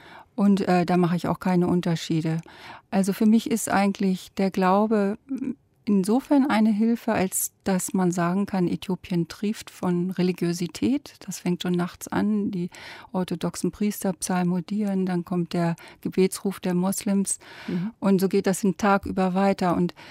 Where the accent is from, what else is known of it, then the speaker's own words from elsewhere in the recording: Lower Saxony, Germany; Ja, bei mir war es so, ich bin aufgewachsen in der Lüneburger Heide.